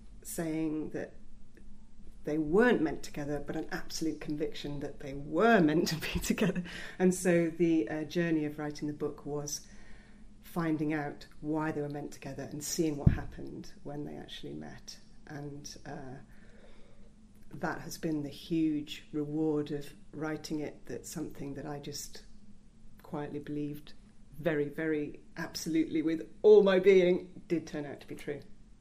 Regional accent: Helensburgh, Scotland, United Kingdom; He had lived in Helensburgh, my hometown.

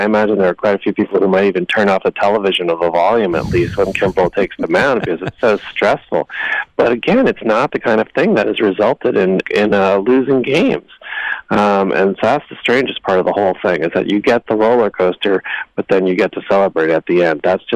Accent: Massachusetts, United States; full disclosure, I'm a Massachusetts kid. I grew up in the Bucky Dent, Bill Buckner era of Red Sox anguish.

